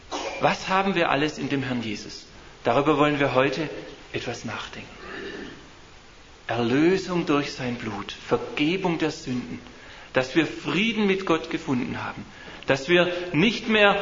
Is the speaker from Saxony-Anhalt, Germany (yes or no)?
no; Bietigheim-Bissingen, Baden-Württemberg, Germany; von der Gemeinde in Bietigheim-Bissingen, wo ich herkomme.